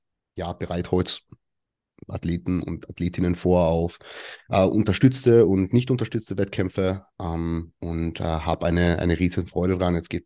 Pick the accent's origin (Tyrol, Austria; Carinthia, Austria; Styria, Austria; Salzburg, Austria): Carinthia, Austria; moved away as an adult; now in Vienna, Austria; Also ich komme eigentlich so aus Kärnten, habe Physiotherapie studiert, bin dann nach Wien gezogen.